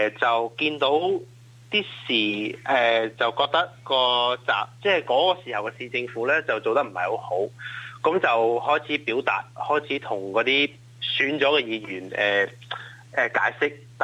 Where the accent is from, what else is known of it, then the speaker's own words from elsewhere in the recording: Melbourne, Victoria, Australia; 屋企，我由细到大咧都系讲广东话嘅。从出世开始喺澳洲咧，阿爸阿妈都系喺屋企同我讲广东话。